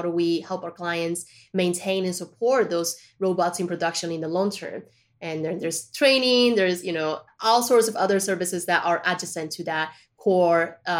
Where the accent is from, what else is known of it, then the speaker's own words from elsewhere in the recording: Colombia; also born or lived in China; I was born in China, but I was raised in Colombia, right?